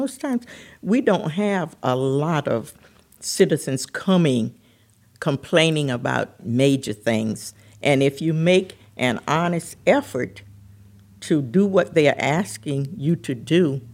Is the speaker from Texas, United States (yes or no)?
no; Midway, Georgia, United States; I think that you should come to my hometown, the city of Midway, because it is a good place to visit, a good place to live.